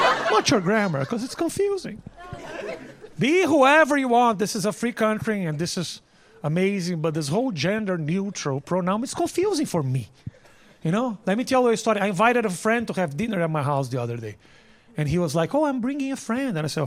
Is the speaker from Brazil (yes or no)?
yes; Brazil; now in New York, United States; You know, I live in New York, man. It's incomprehensible. Oh, thank you. Yeah, I come from Brazil.